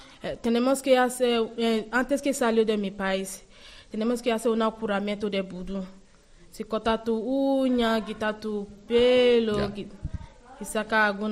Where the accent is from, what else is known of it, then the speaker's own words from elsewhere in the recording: Nigeria; Spanish is a second language; now in Spain; Soy de Nigeria, en Ondo State, de Lagos, parte de Lagos.